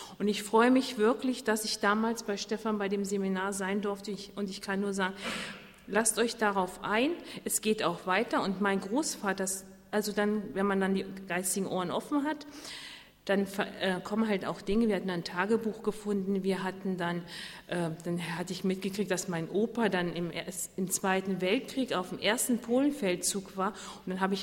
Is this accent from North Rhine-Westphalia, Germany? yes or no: no; Zorge, Lower Saxony, Germany; ich komme aus Zorge im Harz. Und ich bin 20 Jahre nach dem Krieg geboren